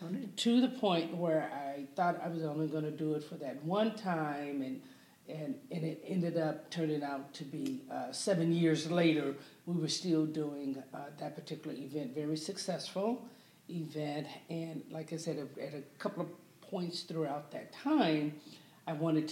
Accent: Los Angeles, California, United States; I grew up in Los Angeles.

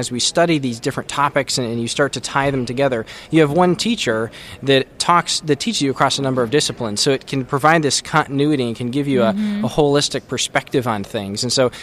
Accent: Detroit, Michigan, United States; We grew up in the Midwest. I'm from Detroit, and Chad is from St. Louis area.

